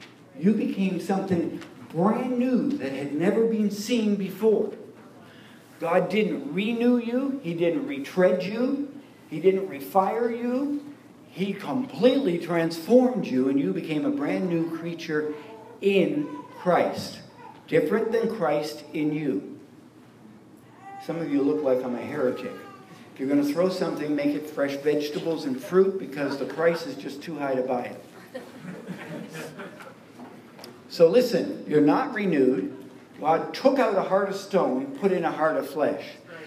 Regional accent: Canada; I come from Canada. You know, God's frozen people.

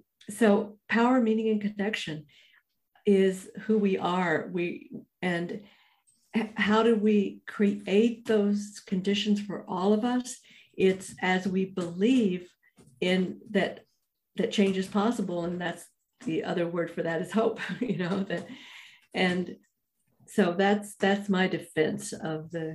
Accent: Fort Worth, Texas, United States; And I grew up in Cowtown, by the way, you know, Fort Worth, Texas.

